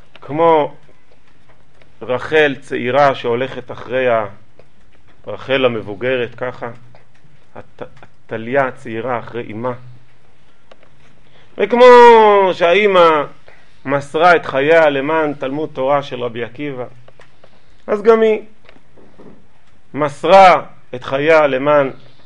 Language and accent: Hebrew; Jerusalem, Jerusalem District, Israel; זה לא עלה לי לראש, אני ירושלמית.